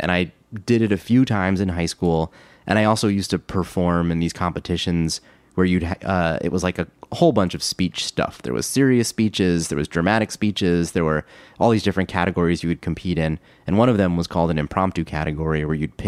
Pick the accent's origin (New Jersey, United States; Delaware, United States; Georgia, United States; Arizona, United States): New Jersey, United States; This is in New Jersey in Monmouth County.